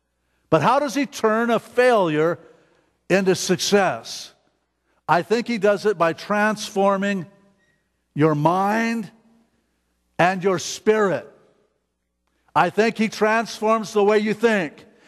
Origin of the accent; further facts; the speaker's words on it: Nevada, United States; You got to remember, I came from Nevada, folks. There's danger on every corner in Nevada.